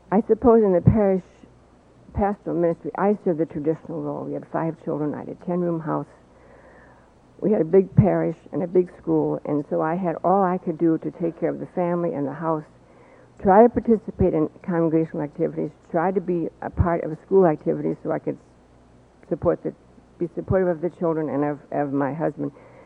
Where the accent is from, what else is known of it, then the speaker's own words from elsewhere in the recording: St. Louis, Missouri, United States; I was born and raised in St. Louis, about 6 blocks from the seminary.